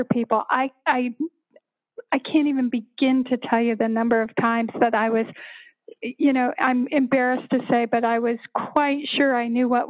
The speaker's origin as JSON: {"language": "English", "town": "Littleton", "region": "Colorado", "country": "United States", "tie": "born or raised there", "said": "I did. I grew up in Littleton, actually."}